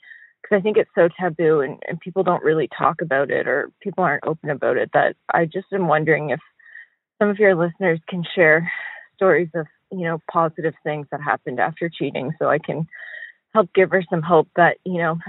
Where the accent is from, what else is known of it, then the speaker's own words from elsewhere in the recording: Canada; Hi, Dan. I'm a Canadian calling you.